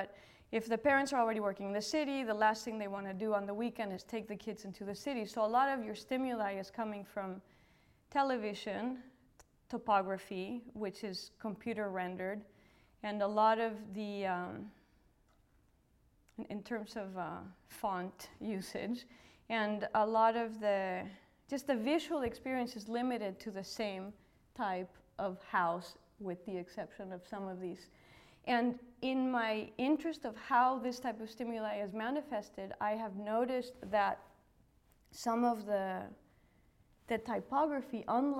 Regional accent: Mexico; I grew up in Mexico, maybe, I don't know, maybe, like, we're a little more strident than some other places.

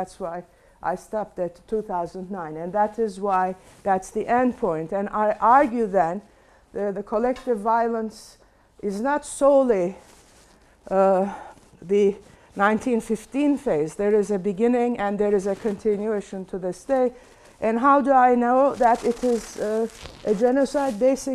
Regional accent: Istanbul, Turkey; I have been born and raised in Turkey, in Istanbul.

